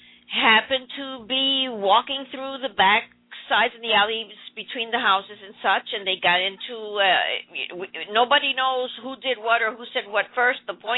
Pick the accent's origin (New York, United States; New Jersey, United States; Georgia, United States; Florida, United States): New York, United States; Manhattan; I'm from Manhattan, so I have a totally different viewpoint. Now I'm down here.